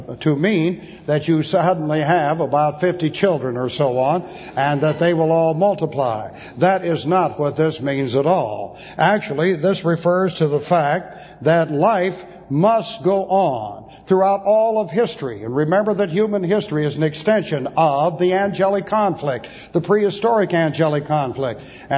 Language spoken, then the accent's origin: English; Beverly Hills, California, United States; I had friends in the Ploesti raid with whom I grew up in Beverly Hills.